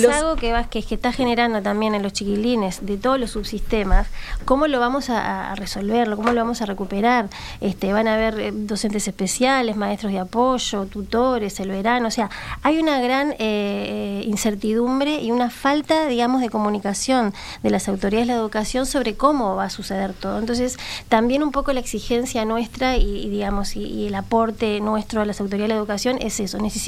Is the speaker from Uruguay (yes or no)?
yes; Uruguay; como país y como sociedad y como uruguayos debemos un poco reflexionar